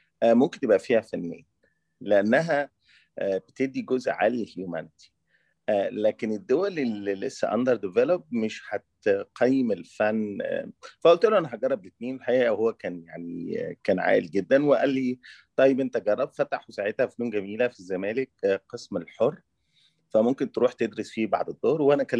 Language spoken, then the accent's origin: Arabic; Egypt; moved away as an adult; انا ما خرجتش من مصر قسرا او في حاجه زي كده، انا خرجت منها لان انا ما حبيتش قيم المجتمع